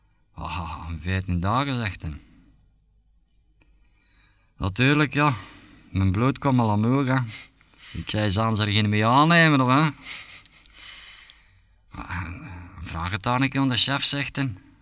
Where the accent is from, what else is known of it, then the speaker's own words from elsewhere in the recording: Elsene, Brussels, Belgium; born there; Ik ben vaderlijk geboren in Elsene. Mm-hmm. In 1924, de dag van Sint-Niklaas.